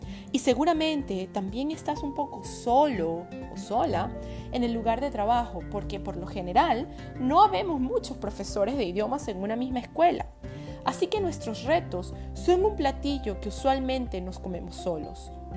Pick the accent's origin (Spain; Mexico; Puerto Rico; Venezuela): Venezuela; now in United States; Soy venezolana, viviendo y trabajando en los Estados Unidos desde el 2004.